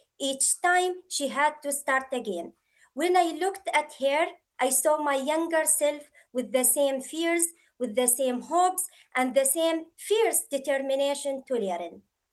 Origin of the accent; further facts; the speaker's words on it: Daraa, Daraa Governorate, Syria; And yet, the moment I landed in Damascus, I was that girl from Dar'a again, carrying the same questions millions of Syrian children still carry.